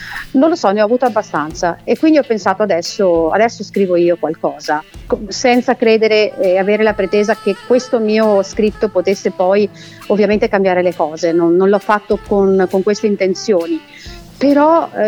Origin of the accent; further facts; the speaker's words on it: Mantua, Lombardy, Italy; now in Treviso, Italy; Io sono di Mantova in realtà.